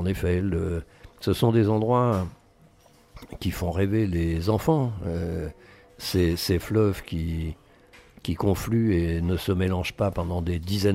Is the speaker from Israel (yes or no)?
no; Brittany, France; J'ai grandi en Bretagne, enfin cet hôpital psychiatrique, enfant. Ensuite à l'extérieur tout de même de cet hôpital psychiatrique.